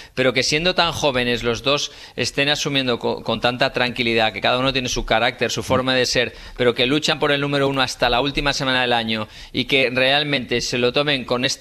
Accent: Spain; como jugadores españoles normalmente te basas mucho en el físico

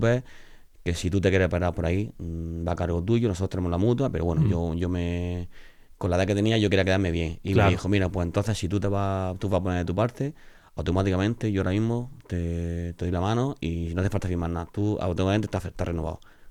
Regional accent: Andalusia, Spain; futbolista, 24 años, almeriense

